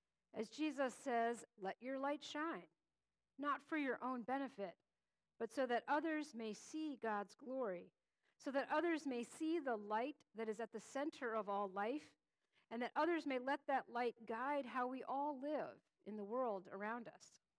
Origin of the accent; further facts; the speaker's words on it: Pennsylvania, United States; Growing up in Pennsylvania, you either rooted for Penn State or Pitt.